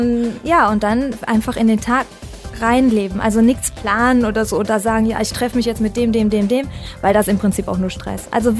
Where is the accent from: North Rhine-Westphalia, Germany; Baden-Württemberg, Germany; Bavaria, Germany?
North Rhine-Westphalia, Germany; Aachen; Ich komme aus Aachen.